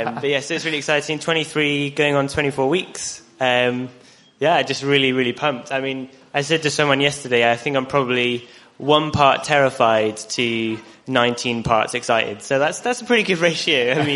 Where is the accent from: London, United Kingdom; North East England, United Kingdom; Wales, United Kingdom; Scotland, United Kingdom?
Wales, United Kingdom; now in Buckshaw Village, United Kingdom; Me and my wife have come from, we're originally from Wales, we drove from Cardiff yesterday from my in-laws' family, my in-laws, and but actually we're living in North England at the moment